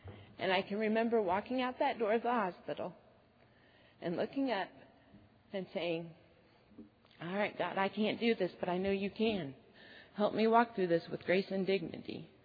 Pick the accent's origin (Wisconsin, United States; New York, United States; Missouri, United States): Missouri, United States; Kansas City; now in Lebanon, United States; made this crazy decision to move to Lebanon, Missouri, and this little podunk hick town, because I was from Kansas City, you know, this high class upper.